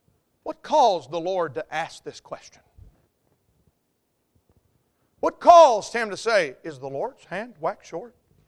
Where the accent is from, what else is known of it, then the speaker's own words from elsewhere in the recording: North Carolina, United States; I mean, we're Appalachian people.